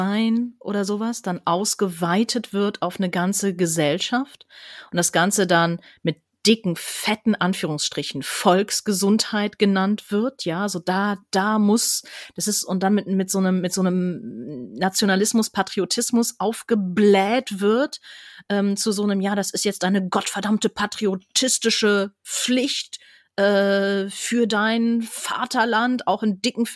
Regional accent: Switzerland

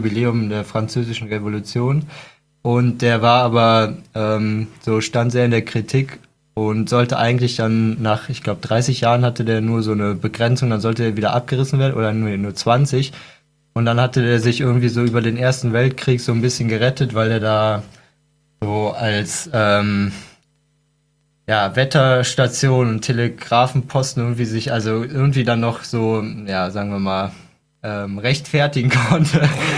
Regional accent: Cologne, North Rhine-Westphalia, Germany; ich komme aus Köln, da gibt es ja den Dom.

